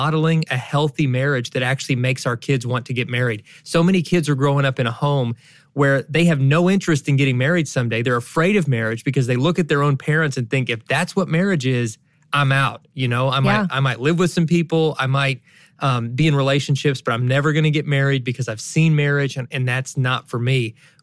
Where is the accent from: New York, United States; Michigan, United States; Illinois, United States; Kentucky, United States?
Kentucky, United States; Now, we are from Kentucky where that's not as weird.